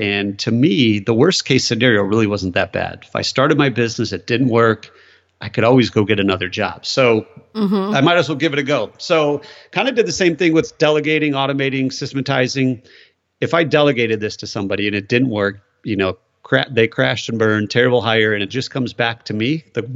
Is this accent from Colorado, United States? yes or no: no; Michigan, United States; So I grew up in Michigan. You're very familiar with Michigan. So it's pretty blue collar.